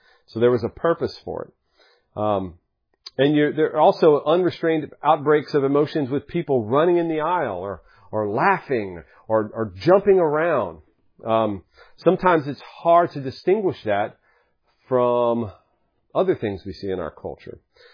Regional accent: the South, United States; As I grew up here in the South, I've been exposed to a lot of Pentecostal churches.

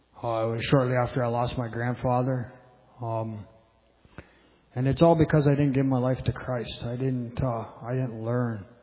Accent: London, Ontario, Canada; also born or lived in St. Catharines, Canada; I'm 44 years old. I come from St. Catharines, Ontario. I was born and raised in London.

